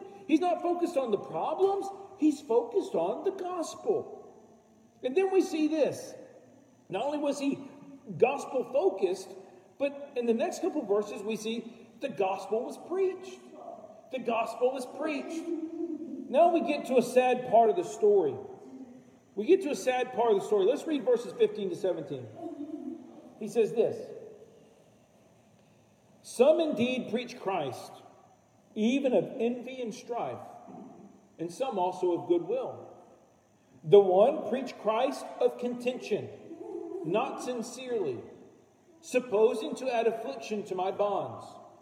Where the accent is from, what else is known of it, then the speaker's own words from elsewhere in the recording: Texas, United States; I grew up in Texas.